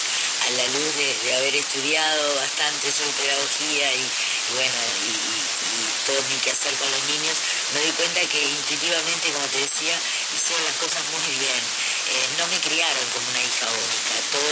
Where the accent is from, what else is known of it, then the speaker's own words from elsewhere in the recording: Montevideo, Uruguay; born there; soy uruguaya, nací en Montevideo, hija única, con un papá alemán y una mamá que nació en el departamento de Florida, es una localidad de acá de Uruguay, con descendencia italiana.